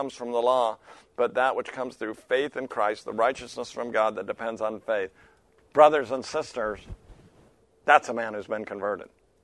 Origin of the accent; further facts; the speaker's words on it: Oregon, United States; You know, I grew up in Oregon, the roar of the ocean.